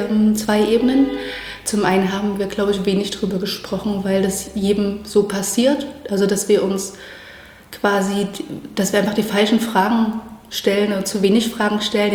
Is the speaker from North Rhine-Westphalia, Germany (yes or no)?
no; Chemnitz, Saxony, Germany; Also wir sind ja dann in Chemnitz aufgewachsen.